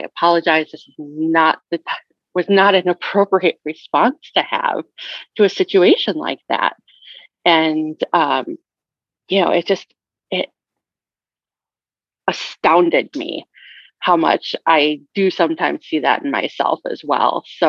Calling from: Wisconsin, United States; I'm coming in from Wisconsin. So right outside of Madison, the state capital.

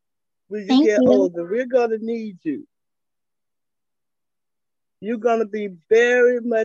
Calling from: Tampa, Florida, United States; I want to let you know I'm calling from Tampa, Florida

